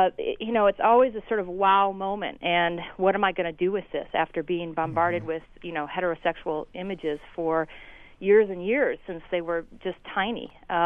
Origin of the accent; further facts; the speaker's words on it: Midwest, United States; also born or lived in South Carolina / San Francisco; now in New York, United States; I grew up in the Midwest, and I've lived in South Carolina and also in San Francisco and now New York.